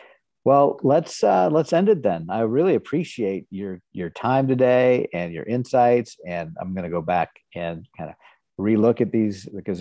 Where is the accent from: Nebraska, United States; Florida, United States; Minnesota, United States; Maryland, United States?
Nebraska, United States; also born or lived in Houston, Texas; So I grew up in Nebraska for the most part. I lived in Houston, Texas for 1 year when I was 4. That's like my earliest memory was Houston, Texas. But that didn't last long. Grew up in Nebraska.